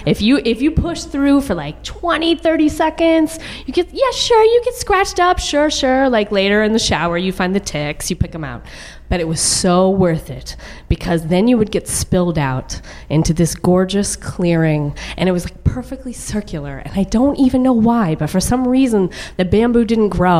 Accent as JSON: {"language": "English", "region": "Texas", "country": "United States", "tie": "born or raised there"}